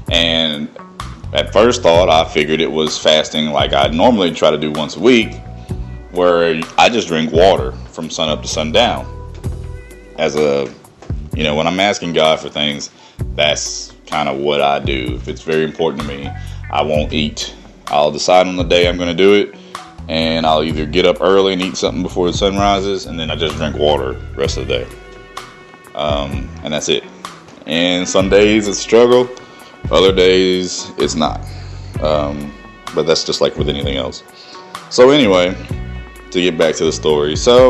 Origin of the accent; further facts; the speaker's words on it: Memphis, Tennessee, United States; I support my hometown, Memphis, Tennessee. Again, shout out to Memphis.